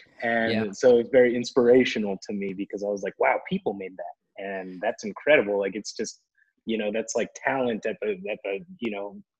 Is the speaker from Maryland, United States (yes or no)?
no; Albuquerque, New Mexico, United States; I'm from Albuquerque, New Mexico.